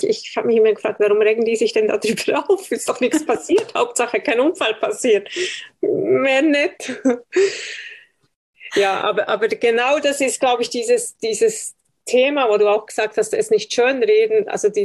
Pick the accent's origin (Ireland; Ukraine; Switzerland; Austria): Switzerland; Ich bin Schweizer.